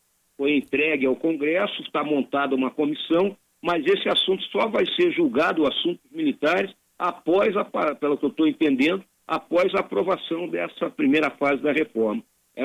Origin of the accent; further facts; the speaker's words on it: Porto Alegre, Rio Grande do Sul, Brazil; also born or lived in Bagé / São Leopoldo / Cruz Alta; Eu nasci aí em Porto Alegre, vivi em Porto Alegre até os 6 anos de idade, depois vivi em Bagé até os 8, aí voltei aí para Porto Alegre com 15 anos, e depois aí morei em São Leopoldo, morei em Porto Alegre, morei em Bagé, morei em Juí, morei em Cruz Alta